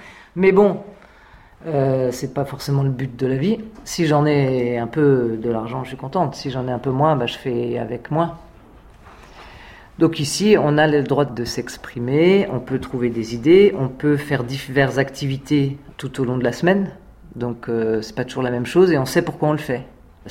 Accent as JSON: {"language": "French", "town": "Paris", "region": "Île-de-France", "country": "France", "said": "Et je viens au départ de Paris. Voilà. Et j'ai travaillé à Paris dans des structures tout à fait classiques."}